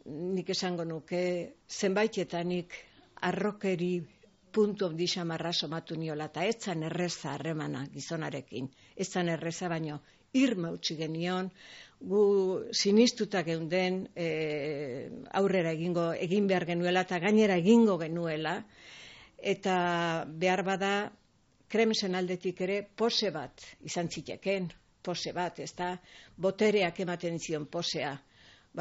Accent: Basque Country, Spain; now in Donostia, Spain; ni gipuzkoarra naiz, goierrikoa naiz, baina Donostian bizi naiz aspaldi ontatik

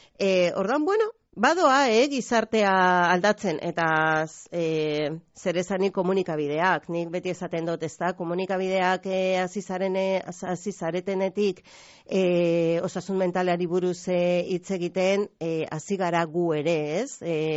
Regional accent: Basque Country, Spain; ni Durangaldetik nator

